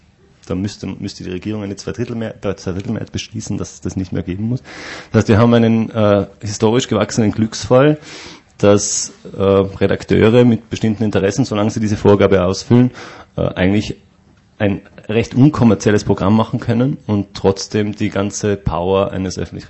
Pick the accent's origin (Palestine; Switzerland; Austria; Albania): Austria; Vienna; Ja, ich komme aus Wien.